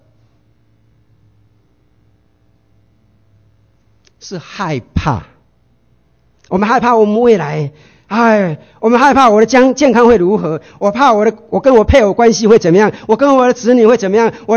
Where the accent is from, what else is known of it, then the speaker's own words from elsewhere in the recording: China; 她尽力的像我们中国人一样东省西省